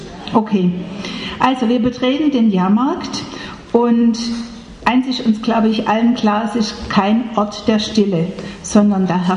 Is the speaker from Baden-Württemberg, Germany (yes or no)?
yes; Heidenheim, Baden-Württemberg, Germany; Ich komme aus Heidenheim, gar nicht so weit weg von hier.